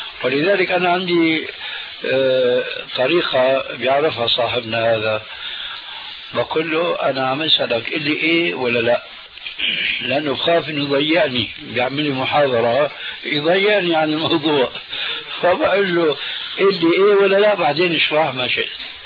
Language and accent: Arabic; Syria; انا باعتباري سوري